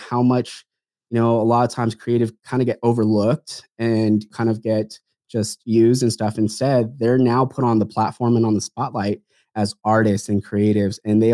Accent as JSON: {"language": "English", "country": "Philippines", "said": "You know, I'm Filipino, and a lot of times I like to say I'm the 1% of male Filipinos that didn't become a nurse, right?"}